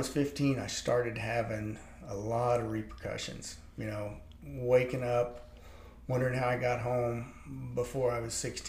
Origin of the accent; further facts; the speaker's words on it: Ohio, United States; moved away as an adult; also born or lived in Texas; by the time I was 19, I grew up in Ohio, and it was time to leave. You know, it was time to get thrown out of the nest. And so I left Ohio and moved to Texas.